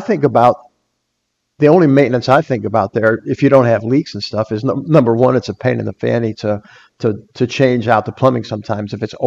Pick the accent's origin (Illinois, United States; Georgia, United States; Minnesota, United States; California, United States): Illinois, United States; Chicago; I remember growing up in Chicago in a very old neighborhood at the time, even, I feel like every house had a grease trap in it.